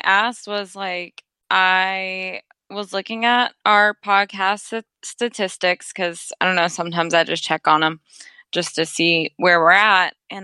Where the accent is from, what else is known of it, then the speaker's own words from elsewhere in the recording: the South, United States; I say Ouija because I'm from the South and we say things and people don't like it.